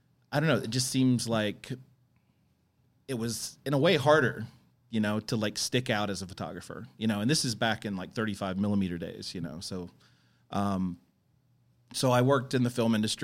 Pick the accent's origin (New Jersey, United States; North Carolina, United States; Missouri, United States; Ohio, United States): North Carolina, United States; I come from North Carolina, and lived most of my early years there